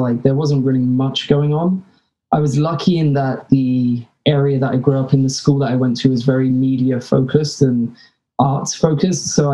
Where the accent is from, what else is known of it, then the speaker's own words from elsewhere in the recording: England, United Kingdom; moved away; And then when I go back to England, they're like, what the fuck are you?